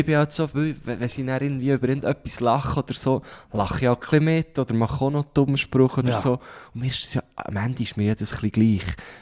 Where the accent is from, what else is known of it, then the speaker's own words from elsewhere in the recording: Aarau, Aargau, Switzerland; Ich bin aus Aarau.